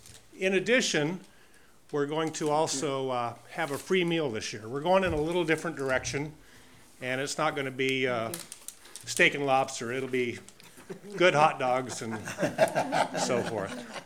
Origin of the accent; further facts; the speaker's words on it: Reedley, California, United States; 4766 North Palm, born and raised in Reedley. Proud of it.